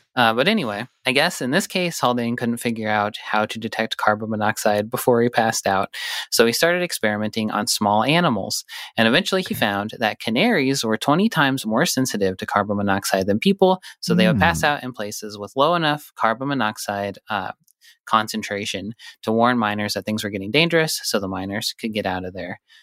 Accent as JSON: {"language": "English", "town": "Butte", "region": "Montana", "country": "United States", "said": "I knew they used them because I'm from Butte where a lot of mining happened"}